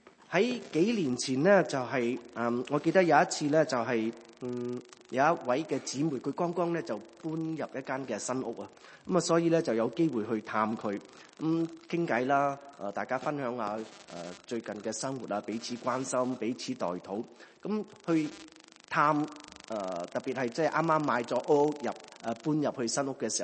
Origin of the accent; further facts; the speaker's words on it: China; 大家都明白，我哋中国人呢就係、是、过时过节